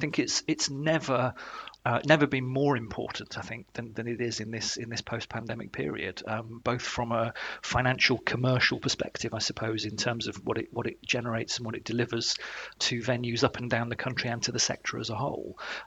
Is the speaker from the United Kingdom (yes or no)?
yes; Macclesfield, North West England, United Kingdom; I was born and bred in Macclesfield, in Cheshire, so that was kind of my local venue.